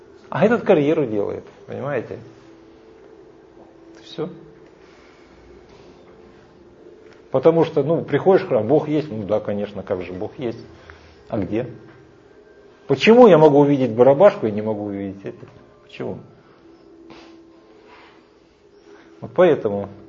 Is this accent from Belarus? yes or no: no; Russia; Вот я из России, из такого уголка, где там, ну, в каждом квартале была бабка.